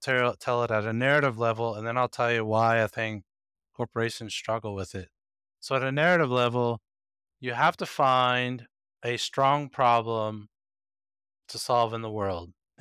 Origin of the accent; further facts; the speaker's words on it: United States; And I come from American society.